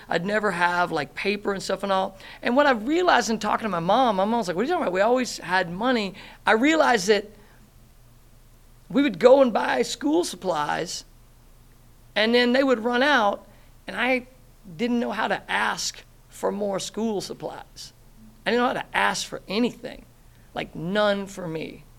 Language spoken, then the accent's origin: English; the South, United States; But yeah, I grew up in the South.